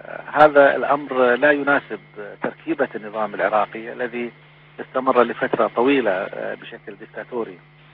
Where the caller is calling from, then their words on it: Beirut, Beirut Governorate, Lebanon; وانا بكلمك من بيروت